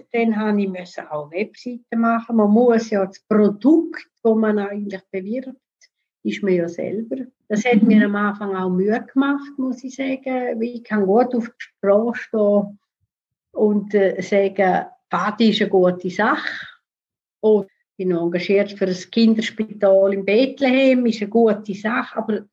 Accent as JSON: {"language": "German", "town": "Chur", "region": "Graubünden", "country": "Switzerland", "tie": "born or raised there", "said": "ich bin zwar in Chur aufgewachsen"}